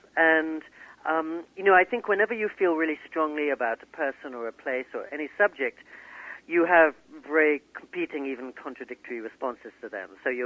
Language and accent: English; England, United Kingdom; also born or lived in New York City, United States; the town where I grew up in England or the apartment where I lived in New York City.